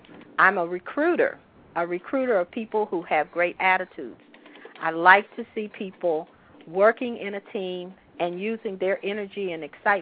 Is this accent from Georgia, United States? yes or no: no; Richmond, Virginia, United States; First of all, I am from Richmond, Virginia, hailing from the East Coast.